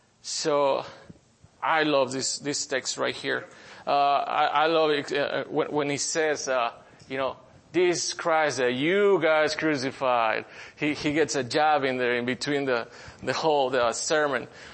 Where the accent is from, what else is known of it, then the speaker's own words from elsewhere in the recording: Mexico; now in United States; I'm not a national. I'm from Mexico.